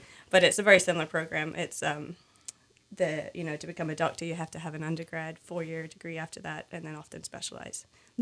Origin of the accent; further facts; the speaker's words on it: England, United Kingdom; growing up in England, I was raised with stories of James Herriot.